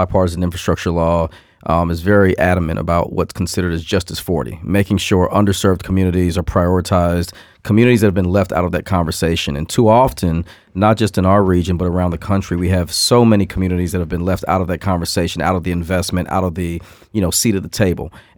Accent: Boston, Massachusetts, United States; born there; Great to be here, especially since I was born in Boston, so I'm excited.

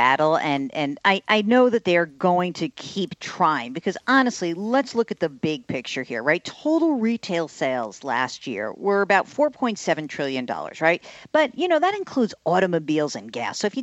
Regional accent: New York, United States; Okay, so it's July, and I'm from New York. We used to have Crazy Eddie

